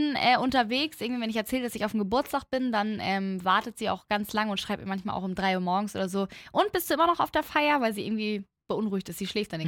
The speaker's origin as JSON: {"language": "German", "country": "Germany", "said": "ich bin Deutsche, ich war nie im Ausland"}